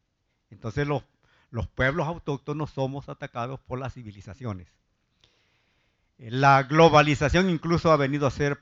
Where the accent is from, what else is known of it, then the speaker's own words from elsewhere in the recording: Nahuizalco, Sonsonate, El Salvador; porque yo soy de Nahuizalco